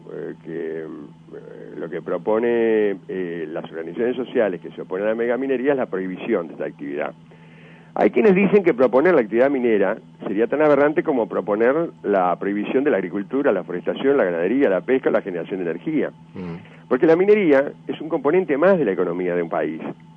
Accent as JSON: {"language": "Spanish", "country": "Uruguay", "said": "lo que más nos conviene a todos como uruguayos"}